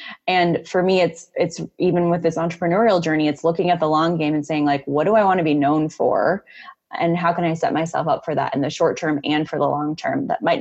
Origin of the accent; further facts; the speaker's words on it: California, United States; now in Minnesota, United States; I live in Minnesota right now. I'm born and raised in California, and we just went through a snowpocalypse